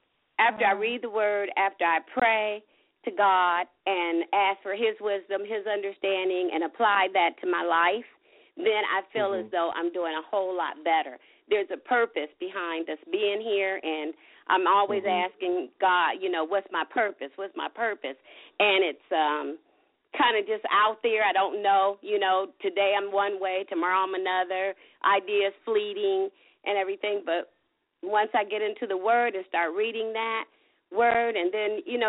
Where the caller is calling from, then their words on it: Columbus, Ohio, United States; I'm calling from Columbus, Ohio.